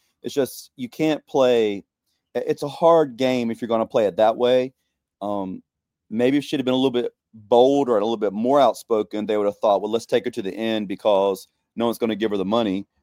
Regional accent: the South, United States; I'm from the South.

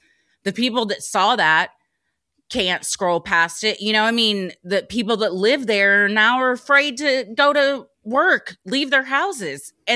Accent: United States; As an American, if we land in your fucking country and try to take things over, we have no fucking right to do that.

